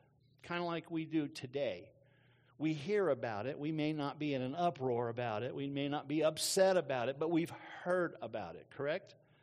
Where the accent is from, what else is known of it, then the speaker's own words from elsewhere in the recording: Texas, United States; I'm not going to try to say their first names because I come from Texas and we just have a hard time with some names.